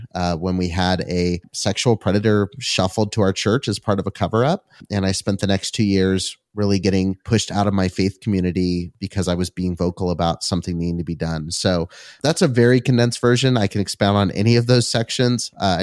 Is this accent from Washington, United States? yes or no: no; California, United States; Yeah, I grew up in Southern California.